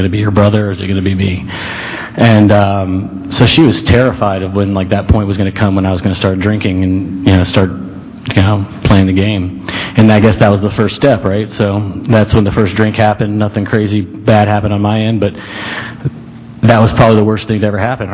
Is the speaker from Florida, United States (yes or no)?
yes; Tampa, Florida, United States; I grew up in Tampa, South Tampa.